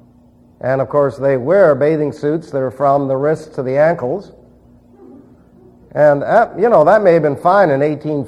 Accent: New York City, New York, United States; But remember, I was raised in New York City.

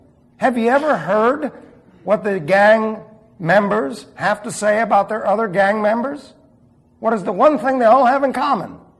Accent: New York City, New York, United States; Look, I was raised in New York City.

